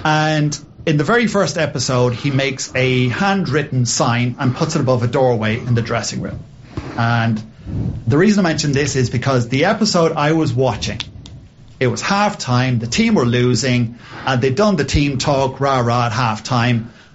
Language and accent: English; Ireland; As an Irishman, I was like, whatever.